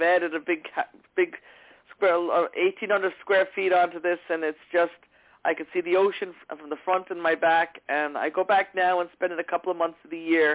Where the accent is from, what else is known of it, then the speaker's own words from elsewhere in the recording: New York, United States; And we grew up here in New York, and we didn't have anybody.